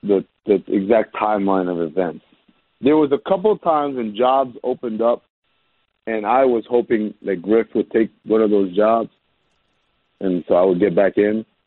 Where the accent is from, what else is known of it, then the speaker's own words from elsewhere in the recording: Sudan; a lot of you don't know, but I'm from Sudan.